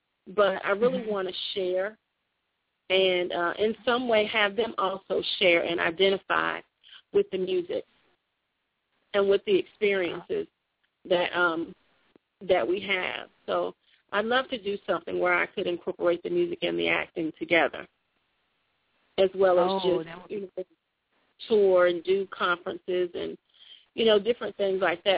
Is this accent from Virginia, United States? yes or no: yes; Hampton, Virginia, United States; It came from the community that I grew up in Hampton, Virginia.